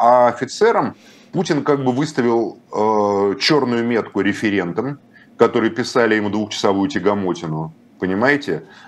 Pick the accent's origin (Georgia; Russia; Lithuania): Russia; Moscow; Вот я москвич